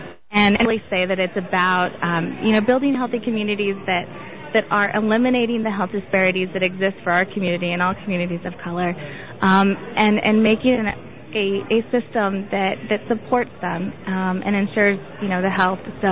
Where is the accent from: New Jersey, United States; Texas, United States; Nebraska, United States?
Texas, United States; now in Los Angeles, United States; No, I'm actually originally from Texas. I moved to L.A. 2.5 years ago to work with Naleo.